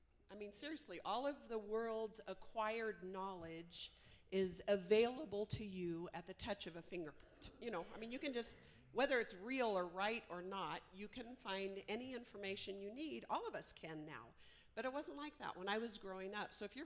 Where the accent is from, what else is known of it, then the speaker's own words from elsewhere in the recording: Bend, Oregon, United States; I grew up in Oregon, and I could learn what the entire country was like without ever leaving Oregon just by studying a map. So Oregon, I understood. We grew up in Bend